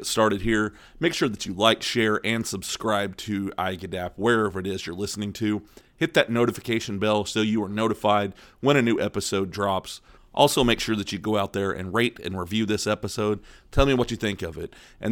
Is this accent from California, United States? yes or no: no; Independence, Missouri, United States; born there; I'm from that area myself. I was born in Independence, Missouri.